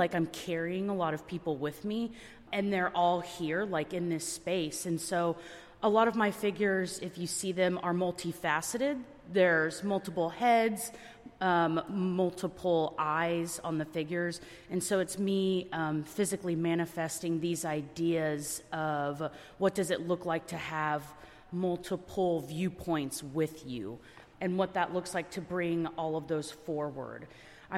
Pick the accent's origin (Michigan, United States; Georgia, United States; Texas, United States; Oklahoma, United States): Oklahoma, United States; Norman; I am from Norman, Oklahoma, and a citizen of the Caddo Nation.